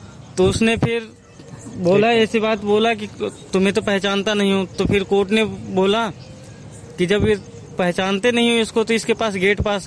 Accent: Bihar, India; now in Manesar, India; बिहार से, IIT मानेसर, मैं बिहार के रहने वाला हूँ।

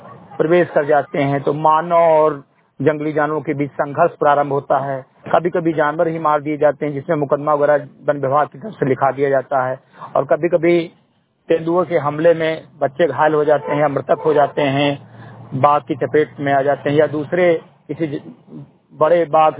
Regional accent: Bahraich, Uttar Pradesh, India; मैं एक सामाजिक कार्यकर्ता हूं, ग्राम सभा सेमरीघट्टी विकासखंड मेंटुरवा जनपद बहराइच का रहने वाला हूं।

